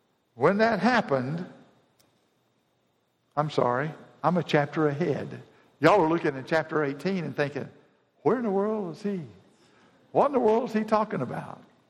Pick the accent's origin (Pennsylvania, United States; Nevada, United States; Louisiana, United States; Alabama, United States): Alabama, United States; Decatur; And Jack would come to the Memorial Drive congregation, which is where I grew up in Decatur, Alabama.